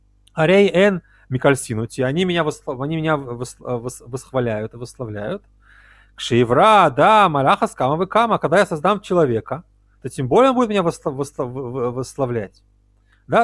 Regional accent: Saint Petersburg, Russia; я из Питера, у нас там потопы были постоянно

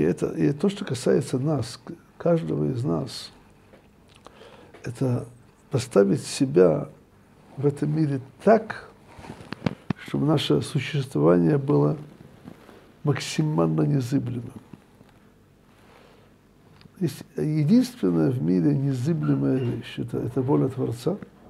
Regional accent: Ukraine; Ну, для меня я из Украины.

